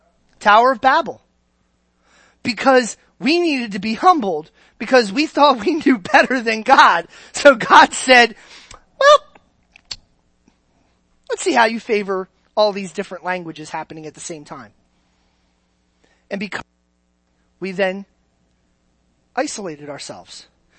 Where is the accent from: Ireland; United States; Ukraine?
Ireland; Look, I'm Irish. There's no Irish king that's giving me a fortune of money.